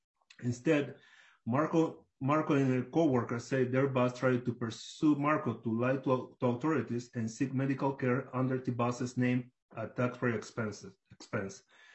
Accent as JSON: {"language": "English", "country": "Panama", "second_language": "English", "said": "My wife is from Panama, and my wife is from Minnesota, and I'm from Panama. I had to review my entire life when I came here. I didn't know anyone. I could not speak English well."}